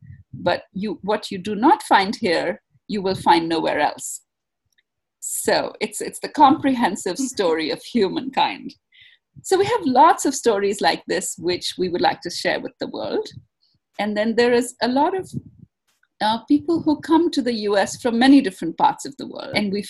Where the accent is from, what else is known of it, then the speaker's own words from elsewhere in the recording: India; I was a young girl growing up in India at that time